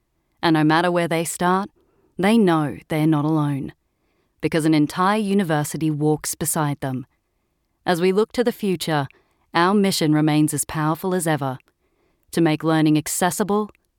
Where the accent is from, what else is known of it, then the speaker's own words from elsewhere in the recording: Brisbane, Queensland, Australia; also born or lived in Thailand / Dothan, Alabama; Brisbane in Queensland. I wasn't born there. I was actually born in Thailand, and I grew up in Dothan, Alabama, in the States.